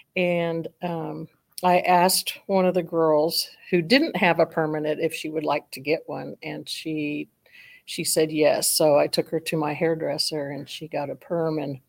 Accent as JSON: {"language": "English", "town": "Wichita", "region": "Kansas", "country": "United States", "tie": "born or raised there", "said": "I grew up in Wichita, and that was a nice place to be raised and go to school."}